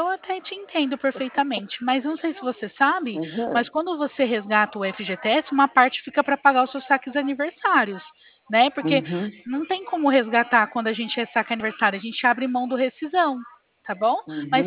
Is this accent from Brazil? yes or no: yes; São Paulo, Brazil; Eu sou de São Paulo